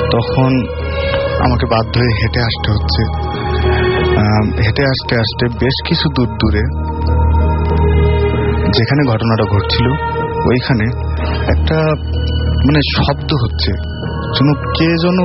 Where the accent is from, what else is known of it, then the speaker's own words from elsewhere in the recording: Satkhira, Khulna Division, Bangladesh; আমি আমার home district Satkhira.